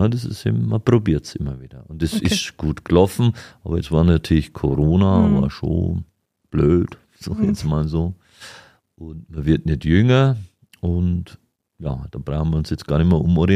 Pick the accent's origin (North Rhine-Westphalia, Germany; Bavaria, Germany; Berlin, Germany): Bavaria, Germany; Weiden; Ich bin in Weiden groß geworden und da habe ich schon immer meine Liebe zur Musik entdeckt.